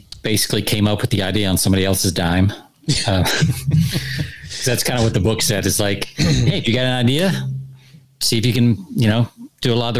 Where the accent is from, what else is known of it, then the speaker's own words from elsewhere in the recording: Georgia, United States; I mean, Jonathan, did you ever see a name like that growing up in Georgia? No. No. We're just redneck boys drinking beer.